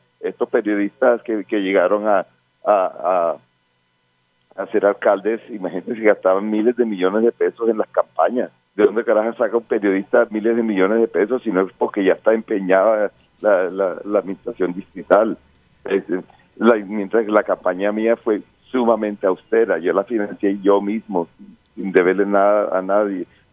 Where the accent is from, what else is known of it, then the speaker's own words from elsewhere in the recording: Cartagena, Bolívar, Colombia; born there; yo soy un cartagenero de nacimiento, enamorado de mi ciudad